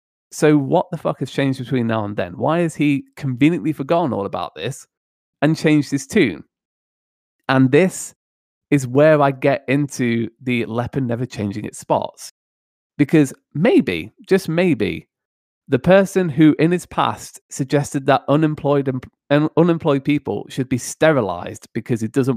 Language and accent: English; Mansfield, East Midlands, United Kingdom; something that hits really close to home, literally like my hometown.